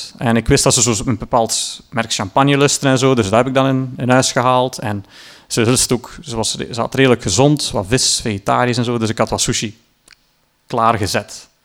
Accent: Sint-Niklaas, Flanders, Belgium; born there; En de laatste date was in mijn geboortestad dan, Sint-Niklaas.

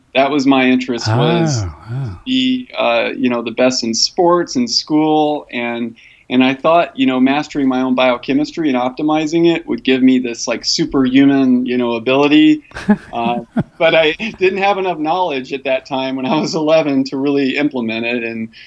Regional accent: South Bend, Indiana, United States; Indiana. I was born in Indianapolis, and then I moved to South Bend, and we kind of moved around, lived in San Antonio for a year, and South Dakota for a year on a Sioux Indian reservation.

